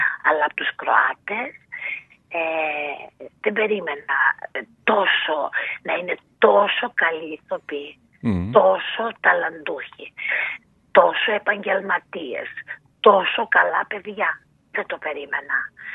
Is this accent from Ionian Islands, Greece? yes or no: no; Thessaloniki, Central Macedonia, Greece; Τον ευχαριστώ πάρα πολύ ως Θεσσαλονικιά.